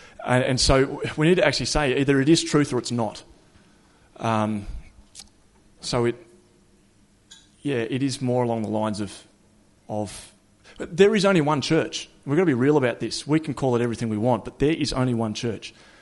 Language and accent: English; Flinders Island, Tasmania, Australia; I grew up on Flinders Island out in Bass Strait. I used to run around in bare feet hunting wild turkeys with a bow and arrow.